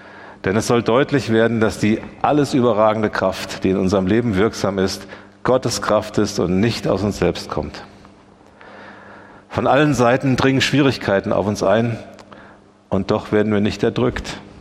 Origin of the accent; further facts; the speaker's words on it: Germany; born there; Ich wurde in Deutschland geboren, in eine intakte Familie.